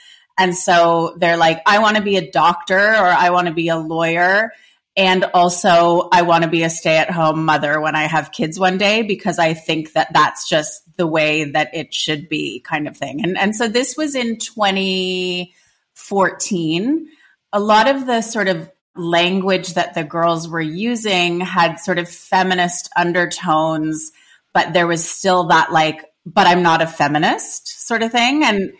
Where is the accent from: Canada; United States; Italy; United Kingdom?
Canada; I grew up in Canada